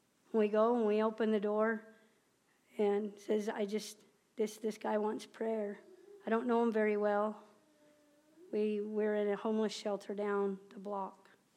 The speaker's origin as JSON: {"language": "English", "town": "Antioch", "region": "California", "country": "United States", "tie": "born or raised there", "said": "It was a small little church where I grew up in Antioch, California"}